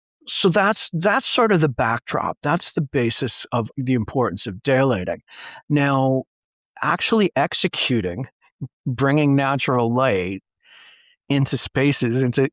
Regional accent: Nova Scotia, Canada; born there; also born or lived in Ontario; I was born on Cape Breton Island off the east coast of Nova Scotia and spent most of my adult life in southern Ontario near Toronto, Canada. But I've been fortunate enough to come home for some time now. And I live in a beautiful little river valley called the Marguerite area.

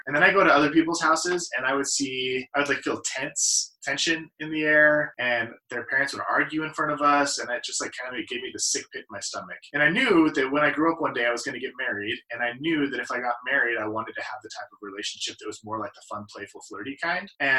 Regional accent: Salt Lake City, Utah, United States; I grew up in Salt Lake City.

